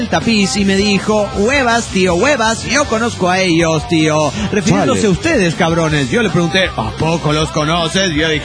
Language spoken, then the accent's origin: Spanish; San Antonio, Texas, United States